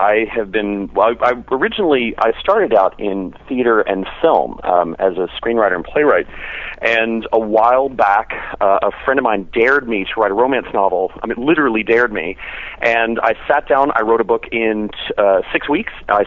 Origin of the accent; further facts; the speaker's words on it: Texas, United States; moved away as an adult; also born or lived in London; now in Manhattan, United States; No, I grew up in Texas, in deep, deep, deep in the anus of Red State, Texas. And I moved up here to go to school about 25 years ago and just never left.